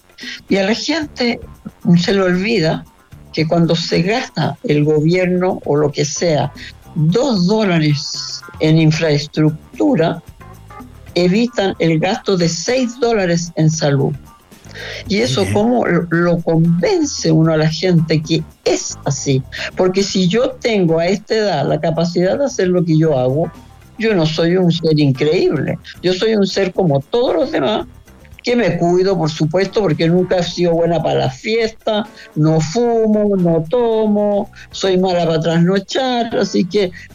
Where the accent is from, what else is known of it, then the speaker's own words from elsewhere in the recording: Chile; porque así somos los chilenos, pues demolemos todo lo que se nos ocurre.